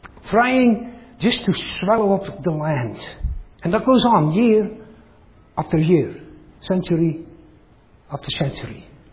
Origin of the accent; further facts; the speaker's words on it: Netherlands; I grew up in the Netherlands, very close to the ocean